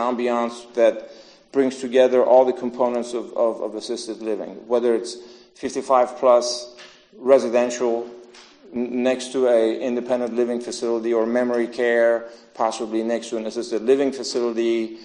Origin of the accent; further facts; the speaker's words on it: Orlando, Florida, United States; I'm from Orlando.